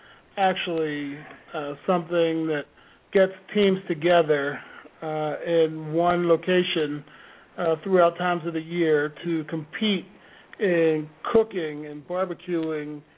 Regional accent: Philadelphia, Pennsylvania, United States; Suburban Philly. I was born and raised in West Philly, so we're Philly folks.

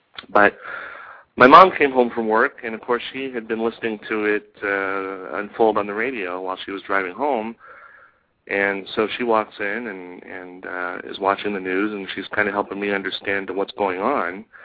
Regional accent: Fremont, California, United States; also born or lived in Oakland; I'm a Fremont kid. born in Oakland, raised in Fremont, and my family is still in Fremont

